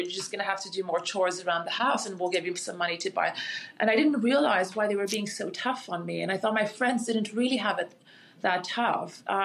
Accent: Montreal, Quebec, Canada; I was born and raised in Montreal. My parents immigrated to Montreal about 45 years ago.

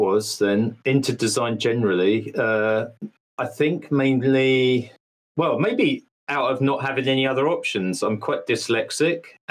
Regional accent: United Kingdom; moved away as an adult; now in Sweden; Well, I'm British, but I live in Sweden. I've been living here for 6 years. I'm actually a Swedish citizen now.

